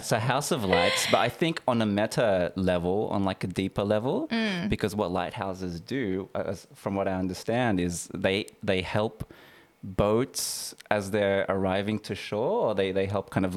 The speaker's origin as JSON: {"language": "English", "town": "Sydney", "region": "New South Wales", "country": "Australia", "tie": "born or raised there", "said": "I am also from Sydney. Sydney boy, born and raised."}